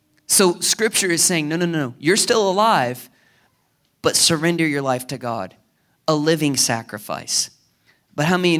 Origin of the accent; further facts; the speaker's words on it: United States; I grew up in small town America. You know, I grew up in Brown County.